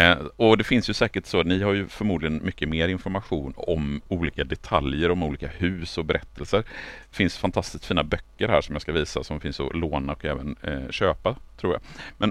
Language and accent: Swedish; Borås, Västra Götaland County, Sweden; till skillnad från mig som är från Borås från början.